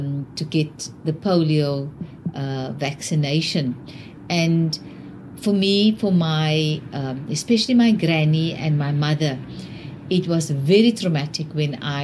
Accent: Wellington, Western Cape, South Africa; I grew up in Wellington. And it's a small town, and it's very hot. It gets 45 degrees in Wellington in summer.

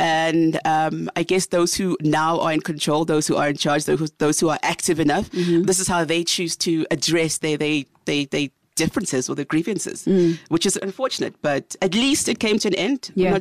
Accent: Ghana; Difficult because we're from Ghana and our parents had moved down this side.

